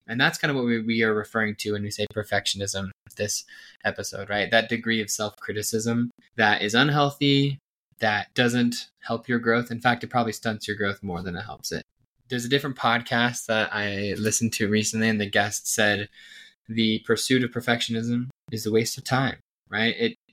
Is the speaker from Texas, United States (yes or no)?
yes; Texas, United States; I come from Texas, and Allstate there is kind of a big deal